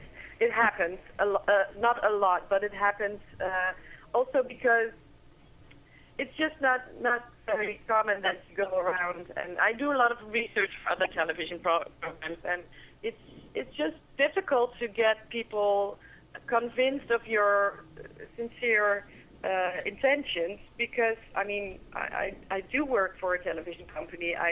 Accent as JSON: {"language": "English", "region": "New York", "country": "United States", "said": "I'm not sure how that is in your region. You have to tell me, but I'm from New York."}